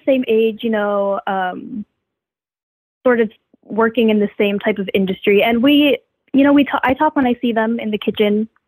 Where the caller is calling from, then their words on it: Virginia, United States; I'm calling from Virginia.